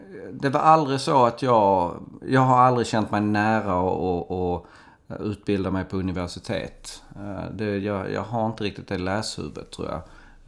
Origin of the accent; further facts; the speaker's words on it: Skåne, Sweden; jag är faktiskt född och uppväxt på Borups gård som ligger lite ganska nära mellan Jägersro och Sturup kan man säga. Men sedan bodde vi Almgården som ligger ganska nära Jägersro och Jägersro villastad. Så att väldigt nära Jägersro kan man säga att jag är uppväxt.